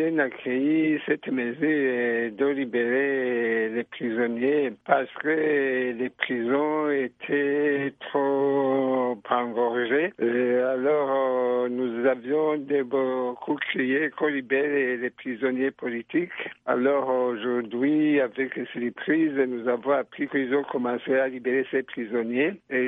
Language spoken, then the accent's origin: French; Burundi; Non, nous sommes des Burundais, nous avons le même problème